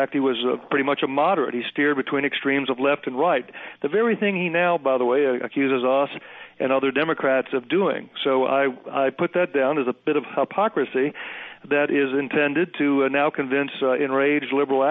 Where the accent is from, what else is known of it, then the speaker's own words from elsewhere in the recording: the South, United States; I'm a Southerner, and I'm familiar with the myth of the lost cause in the South